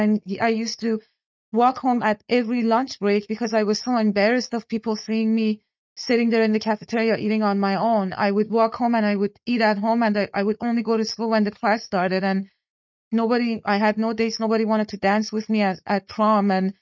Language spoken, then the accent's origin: English; Iran; English is a second language; I grew up in war myself. I'm from Iran.